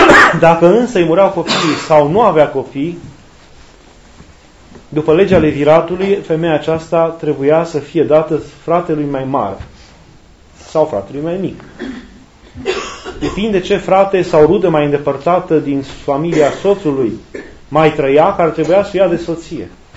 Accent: Romania; n-avem cum să nu ne raportăm la istoria noastră, la noi ca români

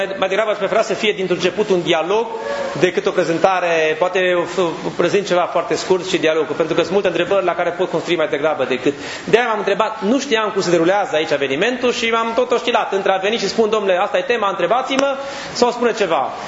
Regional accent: Transylvania, Romania; sunt ardelean atipic, vorbesc repede.

